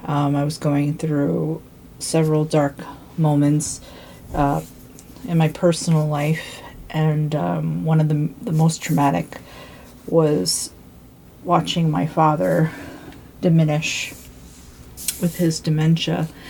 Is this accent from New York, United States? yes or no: yes; Yonkers, New York, United States; When I grew up in Yonkers, New York, in a very dangerous area, and I lived in an apartment, and I lived on the first floor